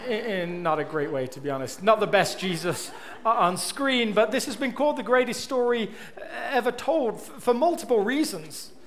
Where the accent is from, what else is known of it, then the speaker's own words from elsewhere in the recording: England, United Kingdom; It almost makes me ready for a hoedown, which is about as close as an Englishman ever gets to hoedowning. It is not in our people's blood, dancing in general, in actual fact.